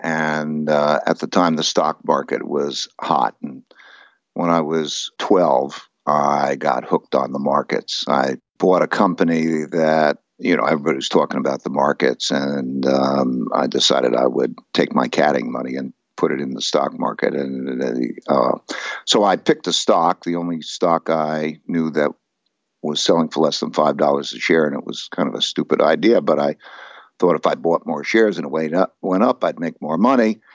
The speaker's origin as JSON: {"language": "English", "region": "New York", "country": "United States", "tie": "born or raised there", "said": "I grew up in Hyde Park, Long Island"}